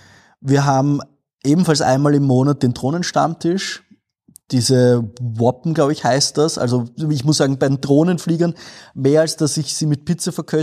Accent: Vienna, Austria; now in Linz, Austria

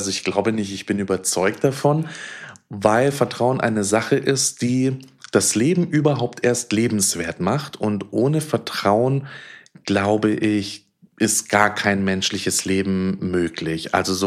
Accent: Bavaria, Germany; Und dazu komme ich auch noch aus Bayern, heißt direkt hinter mir sind die Berge.

